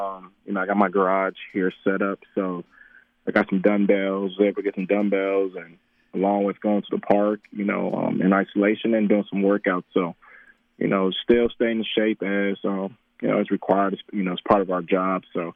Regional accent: United States; now in Canada; for me, I'm American, but one of the reasons why, you know, I reside in Canada and I'm a permanent resident

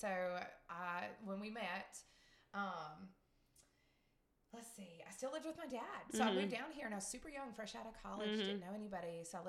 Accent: Kentucky, United States; moved away as an adult; now in Mississippi, United States; and I was born and raised in Kentucky. And I was like, let me go see the world.

